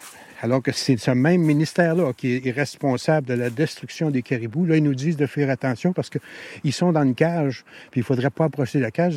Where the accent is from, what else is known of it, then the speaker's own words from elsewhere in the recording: Quebec, Canada; Et je suis né ici, en Abitibi, quand j'étais jeune. On jouait dans le bois, c'était notre terrain de jeu.